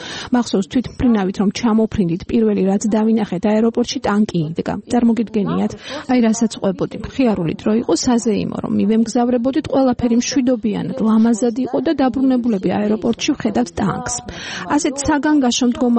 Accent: Sukhumi, Abkhazia, Georgia; კითხა საინიან ხართო, როცა ვუთხარი სოხუმიდან მეთქი, ამაშინ გასაგებიაო

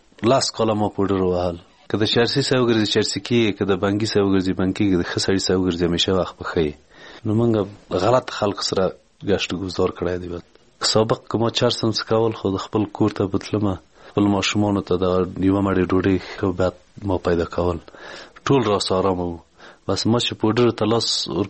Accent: Ghorband, Parwan, Afghanistan; د پروان ولایت یم، د غوربند ولسوالۍ

